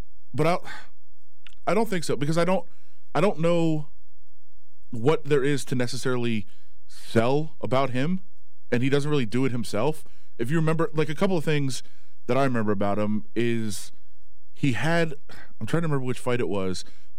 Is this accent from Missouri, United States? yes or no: yes; Ferguson, Missouri, United States; Like, oh, now you want to talk to me because I'm from Ferguson.